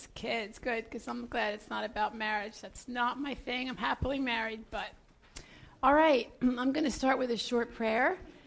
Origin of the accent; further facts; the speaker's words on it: Philadelphia, Pennsylvania, United States; I'm Jewish from Philadelphia.